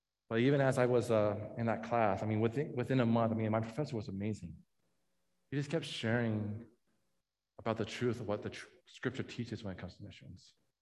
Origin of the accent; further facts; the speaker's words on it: United States; But no, I loved being an American. I loved being American. I loved speaking English.